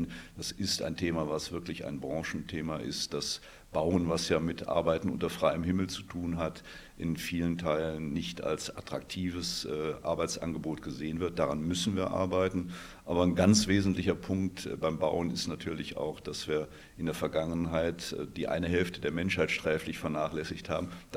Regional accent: Germany; moved away as an adult; now in Vienna, Austria; Ich bin inzwischen 17 Jahre in Wien, habe am Anfang sicherlich sprachliche Themen gehabt. Ich glaube inzwischen, das deutsch-österreichische Wörterbuch ganz gut zu beherrschen

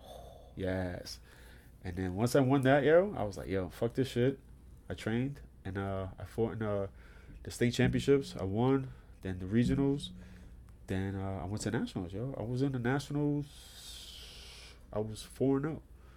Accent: New York, United States; No, born and raised in New York.

